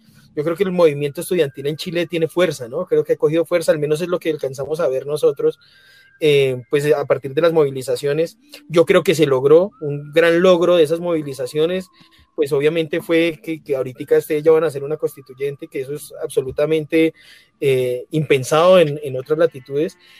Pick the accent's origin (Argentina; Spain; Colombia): Colombia; la vivimos como pueblo colombiano también hace algún tiempo.